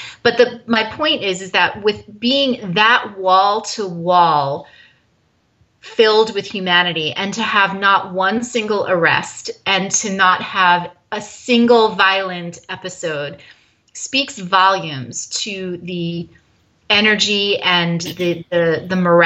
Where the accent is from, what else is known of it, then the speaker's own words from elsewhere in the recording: New Jersey, United States; So I'm from Jersey. First of all, I have no idea how to pump my own gas